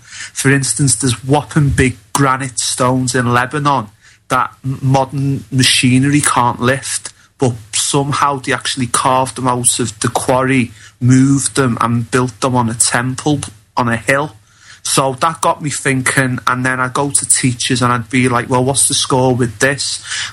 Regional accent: Liverpool, North West England, United Kingdom; But immediately as a Scouser, you are different.

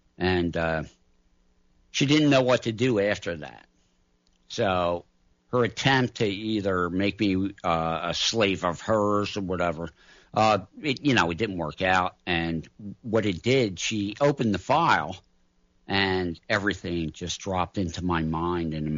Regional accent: Arden, Delaware, United States; Certainly, my parents told me, you know, and this is something growing up in Arden, Delaware, the cult always was told

